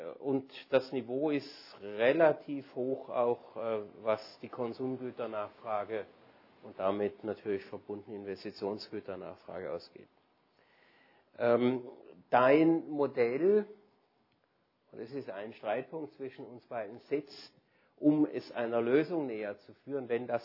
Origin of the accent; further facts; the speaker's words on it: Konstanz, Baden-Württemberg, Germany; ich komme aus Konstanz